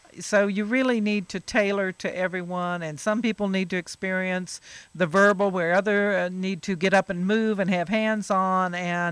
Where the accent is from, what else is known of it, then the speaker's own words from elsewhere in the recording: Oak Ridge, Tennessee, United States; And growing up in Oak Ridge, Tennessee, nothing was older than 1941.